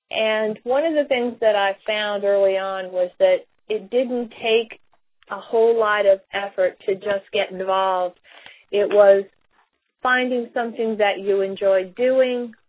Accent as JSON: {"language": "English", "region": "Ohio", "country": "United States", "tie": "born there", "also_born_or_lived": "Florida", "lives_now": "Mobile, United States", "said": "I was born in the Buckeye State of Ohio. There, went to college in northeastern Ohio at Kent State, and moved to Florida in the 70s."}